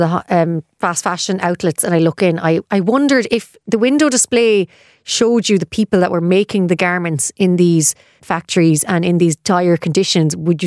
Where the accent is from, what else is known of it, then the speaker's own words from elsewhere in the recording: Dundrum, Leinster, Ireland; We actually were next door neighbours growing up in Dundrum many, many years ago.